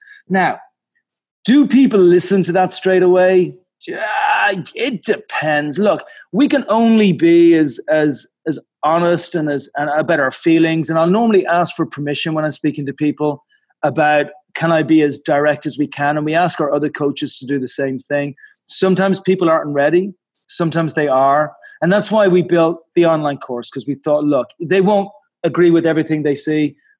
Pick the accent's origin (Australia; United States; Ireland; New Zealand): Ireland; I'm Irish